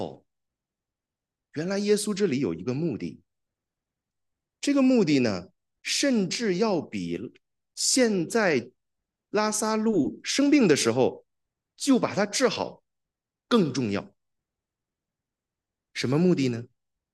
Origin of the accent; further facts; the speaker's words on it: China; 我们中国人讲啊，人命关天，是不是？